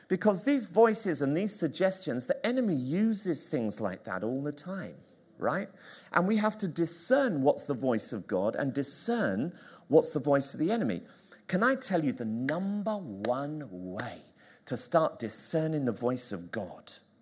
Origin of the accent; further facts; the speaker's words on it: Tottenham, London, United Kingdom; And I remember, you know, growing up in Tottenham, I grew up in Tottenham